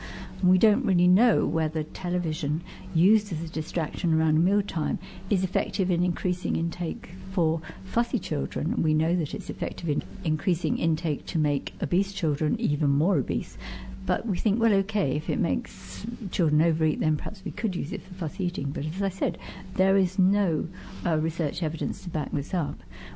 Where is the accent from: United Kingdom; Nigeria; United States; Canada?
United Kingdom; Birmingham, West Midlands; I'm a psychologist from Birmingham